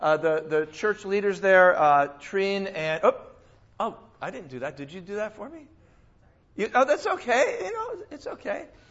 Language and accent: English; United States; When it comes to languages, it's kind of embarrassing being an American.